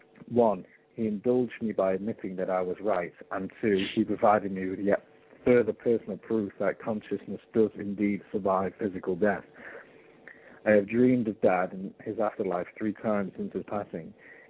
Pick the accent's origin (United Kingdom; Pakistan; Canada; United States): United Kingdom; Westcliff-on-Sea, East of England; moved away; I returned for the first time in 10 years to the UK to visit … in my hometown of Westcliff-on-Sea, Essex.